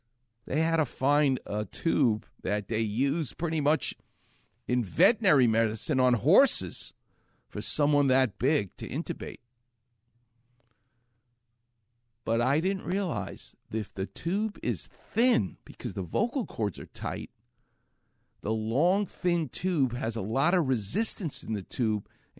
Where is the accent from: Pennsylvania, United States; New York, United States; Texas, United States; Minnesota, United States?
New York, United States; as they say in California, and I'm from New York, you're very chill.